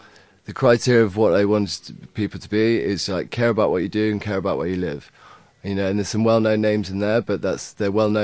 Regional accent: London, United Kingdom; I was born in Shepherd's Bush.

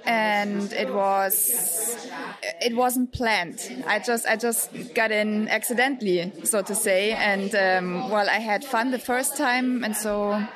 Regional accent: Munich, Bavaria, Germany; English is a second language; I'm from Munich, and I'm a grid girl.

